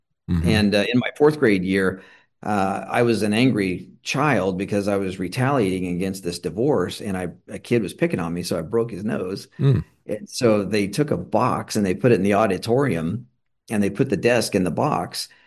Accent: Kansas, United States; Well, you know, coming from a small town in Kansas, I'd lived under a stepfather

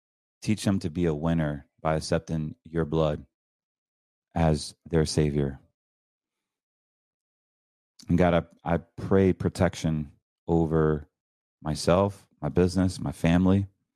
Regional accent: Raleigh, North Carolina, United States; When I was born in Raleigh, North Carolina, I'm more countryer than most of these people. Literally, I grew up with shotguns.

